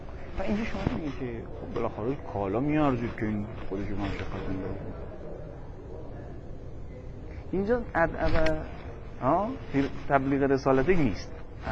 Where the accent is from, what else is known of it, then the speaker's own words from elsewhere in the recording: Tehran, Tehran Province, Iran; و من بچه کجا میگم بچه ناف تهرانم